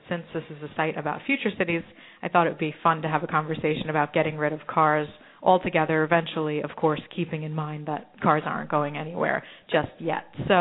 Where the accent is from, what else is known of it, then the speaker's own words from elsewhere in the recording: Queens, New York, United States; Queens, where I grew up. And then once I moved to Manhattan, I got rid of my car, and it just, for me as a New Yorker